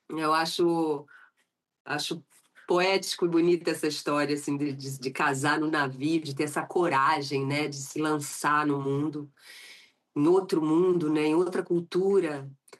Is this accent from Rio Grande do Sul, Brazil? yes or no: no; Rio de Janeiro, Brazil; eu sou carioca da gema, como se diz, nasci aqui no Leme, no Rio de Janeiro